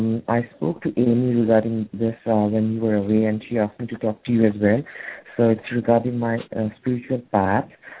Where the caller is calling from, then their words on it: United Kingdom; I'm calling from the United from United Kingdom.